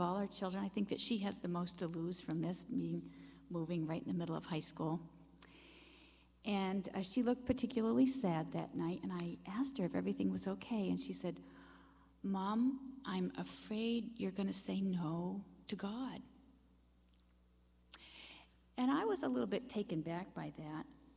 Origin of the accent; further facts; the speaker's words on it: Maine, United States; And the fact, too, that we were both born and raised in Maine, and Maine is our home. We know everything about Maine, and we wanted to stay in Maine